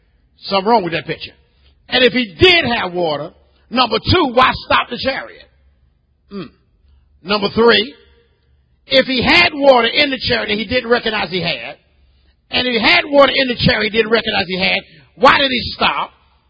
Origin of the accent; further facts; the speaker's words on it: Florida, United States; Listen, since I'm from Florida, let's let the Bible talk.